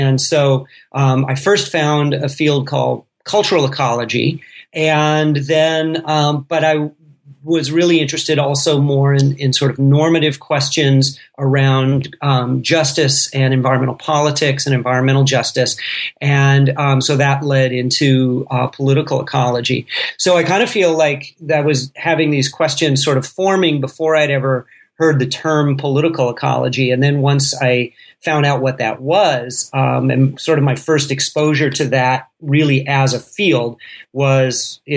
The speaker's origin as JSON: {"language": "English", "region": "Colorado", "country": "United States", "tie": "born or raised there", "said": "I grew up in Colorado, and as a fellow Westerner"}